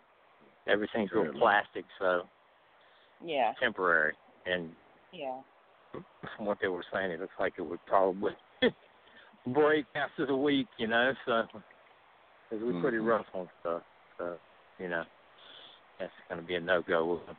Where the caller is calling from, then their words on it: Greenville Springs, Louisiana, United States; I'm calling from Greenville Springs.